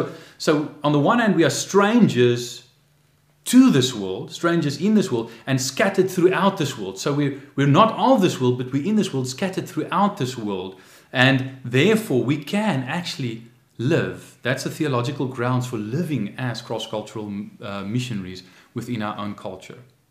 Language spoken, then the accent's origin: English; South Africa; even though I'm a South African citizen